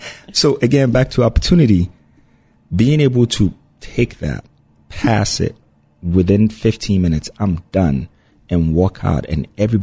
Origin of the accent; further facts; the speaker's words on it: Ghana; And I'm from Ghana. I just raise up my hands and I want to talk. And everybody's looking at me like, you have an accent.